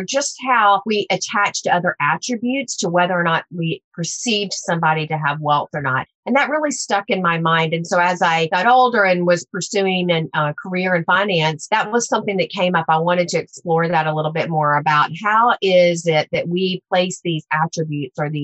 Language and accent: English; the South, United States; I know I was raised in the South, so I heard things like money doesn't grow on trees